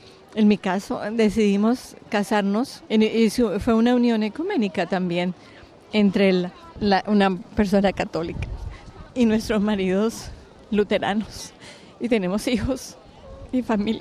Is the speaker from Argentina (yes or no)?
no; Colombia; Soy colombiana. También vine con mi amiga Cecilia. Y nuestras familias, nuestros maridos, que son suecos y son luteranos. Pero nosotras somos católicas.